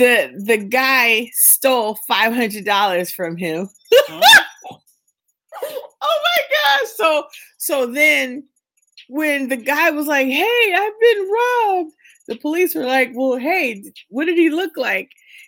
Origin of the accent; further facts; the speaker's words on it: California, United States; I'm from the Bay. So I know, right?